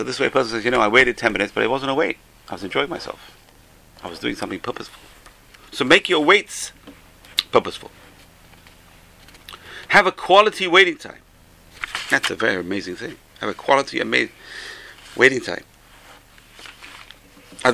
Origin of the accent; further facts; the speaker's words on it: England, United Kingdom; when I was a kid growing up in England you have to have patience.